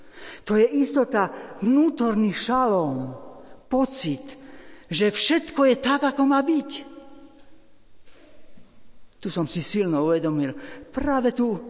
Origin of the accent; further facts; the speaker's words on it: Jenkovce, Košice Region, Slovakia; Keď som teraz v maji po 6 rokoch navštívil moje rodisko domov v Jenkovciach